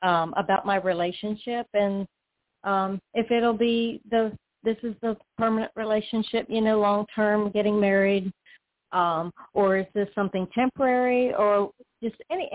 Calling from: Florida, United States; I'm in Florida.

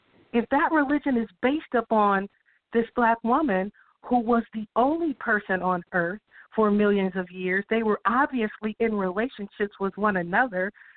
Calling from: California, United States; I'm calling from California.

